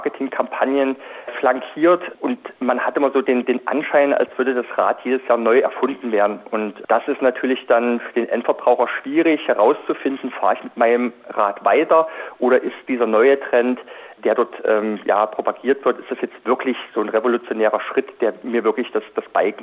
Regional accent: East Germany, Germany; Ich bin zum Beispiel in der DDR aufgewachsen, da gab es ein Radsportmaterial fast gar nicht zu kaufen

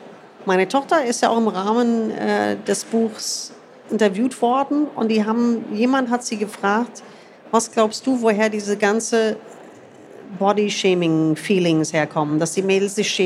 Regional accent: United States; Aber also ich bin in den USA groß geworden und dort haben wir in der 6. Klasse alle Organe schon mit lateinischen Namen gelernt

